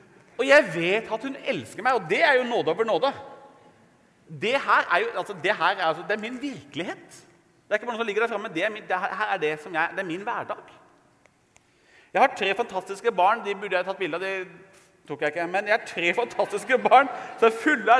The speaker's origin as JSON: {"language": "Norwegian", "town": "Hamar", "region": "Innlandet", "country": "Norway", "tie": "born or raised there", "said": "jeg vokste jo opp med, i Brumdalen Hamar"}